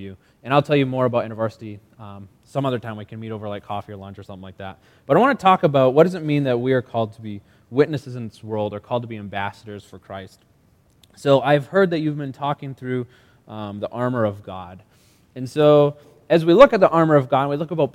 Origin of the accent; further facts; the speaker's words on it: Wisconsin, United States; I grew up here in Wisconsin, so this isn't too far from home for me. I grew up in southern Wisconsin.